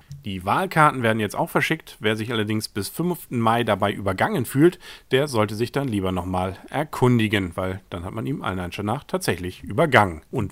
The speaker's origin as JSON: {"language": "German", "town": "Kiel", "region": "Schleswig-Holstein", "country": "Germany", "said": "Als Kieler gibt man da ja die Hoffnung nicht auf."}